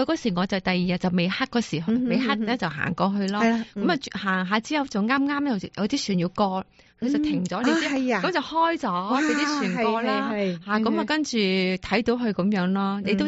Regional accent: China; 我哋中國人就唔係鎖

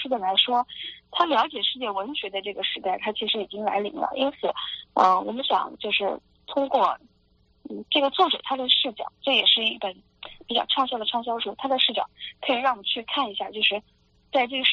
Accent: China; 像中国的一些著名的著作，我们中国人都知道的

